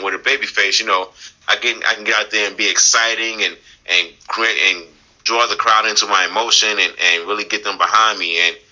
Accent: Brooklyn, New York, United States; I grew up in Brownsville, the Brownsville area of Brooklyn.

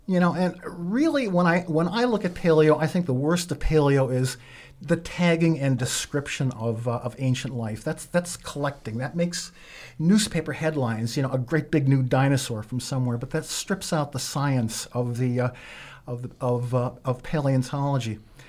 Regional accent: Milwaukee, Wisconsin, United States; I was born in Milwaukee, grew up a little bit to the north, and we had relatives in this area.

